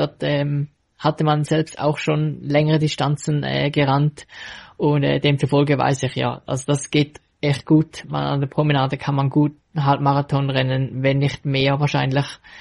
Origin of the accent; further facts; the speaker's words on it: Switzerland; Und wenn man natürlich als Schweizer dann in die USA geht